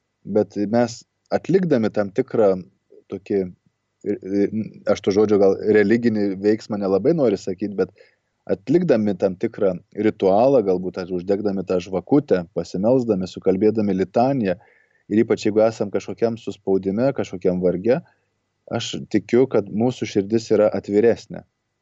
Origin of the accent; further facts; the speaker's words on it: Šiluva, Kaunas County, Lithuania; kai aš pats esu kilęs iš Šiluvos